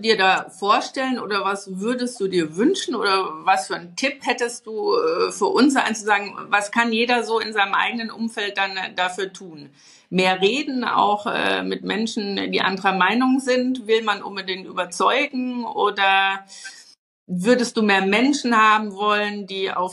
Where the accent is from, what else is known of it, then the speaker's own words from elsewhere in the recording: Bavaria, Germany; das habe ich mir als Bayerin gemerkt.